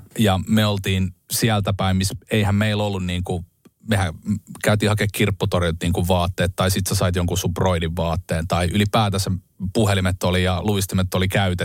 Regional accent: Vantaa, Uusimaa, Finland; Ja oon kotoisin tuolta Myyrmäestä ja asun avopuolison kanssa

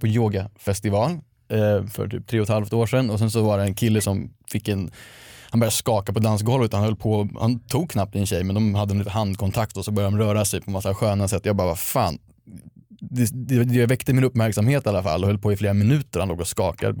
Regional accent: Stockholm, Stockholm County, Sweden; Jag växte upp i Stockholm och liksom i fina kretsar och hade allting kul och bra på det sättet, väldigt privilegierat.

